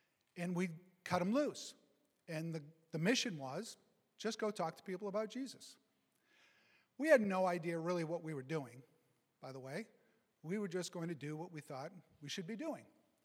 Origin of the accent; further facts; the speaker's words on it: New England, United States; Belligerent. We're from New England. That's just what we do.